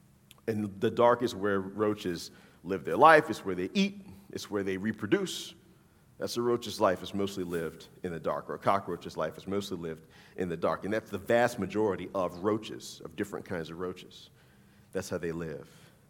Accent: New Orleans, Louisiana, United States; I grew up I grew up in the Deep South. I'm from Louisiana, I'm from New Orleans.

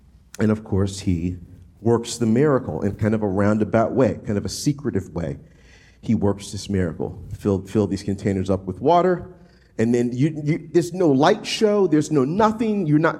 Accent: the South, United States; Woman, I don't know about you, but I'm from the South.

